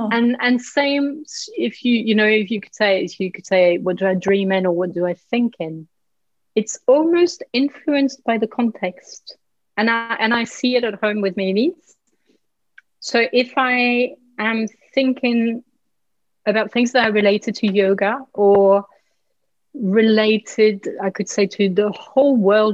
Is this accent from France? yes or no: yes; Brittany, France; English is a second language; I grew up in Brittany. I grew up in a part of the world that has a very similar climate to England.